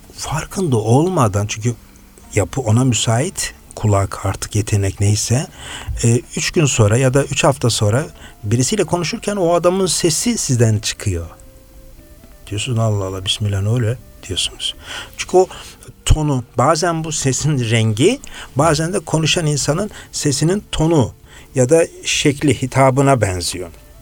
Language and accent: Turkish; Kars, Turkey; Abi dedim ben Karslıyım dedim.